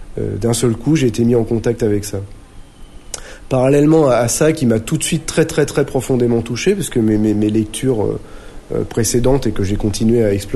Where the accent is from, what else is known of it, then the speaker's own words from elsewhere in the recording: Paris, Île-de-France, France; born there; je suis né en France, à Paris, en 1965.